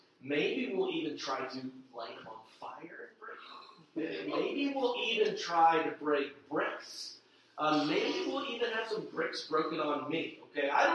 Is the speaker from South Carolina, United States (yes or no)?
yes; South Carolina, United States; I grew up in South Carolina, and then my dad was a Taekwondo instructor.